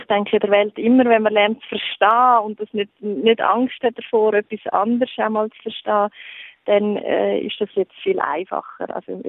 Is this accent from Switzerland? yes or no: yes; Switzerland; dass wir als Schweizer oder ich denke allgemein in Europa lernen, dass Lügen ganz, ganz schlimm ist